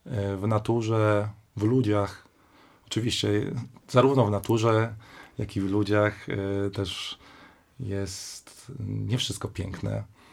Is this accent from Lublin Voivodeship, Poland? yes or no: yes; Lublin, Lublin Voivodeship, Poland; Ja urodziłem się w Lublinie i tam spędziłem większość mojego życia młodego, wczesnego. I natomiast wtedy wyjechałem na wieś, niedaleko granicy z Ukrainą.